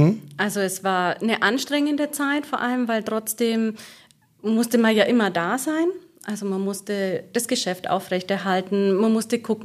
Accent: Marktleuthen, Bavaria, Germany; Also ich bin Markleutnerin bzw. komme aus Hartnett und ja, bin nach dem Studium, ich habe in Erlangen studiert, wieder zurückgekommen

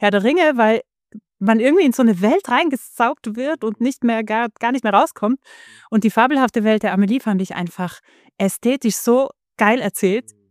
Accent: Trentino-Alto Adige, Italy; ich bin in Südtirol aufgewachsen. Südtirol ist ein katholisches Land

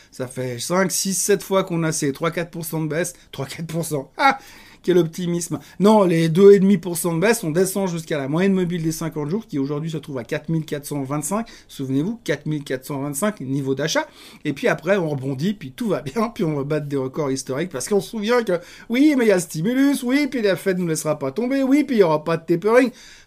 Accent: Geneva, Switzerland; Donc moi je suis Genevois, donc je suis au boulot alors que la plupart des gens n'y sont pas. Ici à Genève

